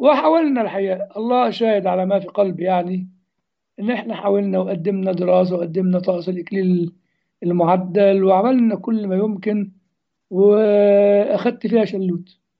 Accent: Upper Egypt, Egypt

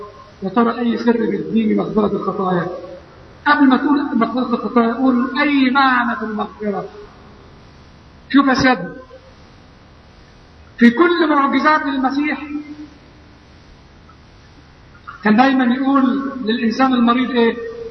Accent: Upper Egypt, Egypt; وعندنا في الصعيد، انا بتكلم على الصعيد حاليا، ما اعرفش طبعا البحر ما عشتش فيه.

